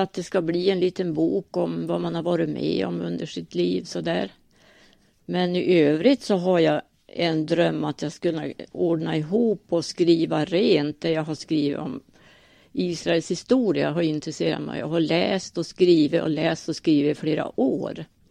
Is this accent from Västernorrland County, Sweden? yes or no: yes; Skorped, Västernorrland County, Sweden; Jag är född i Skorped. Bor fortfarande där. Har bott där nästan hela mitt liv.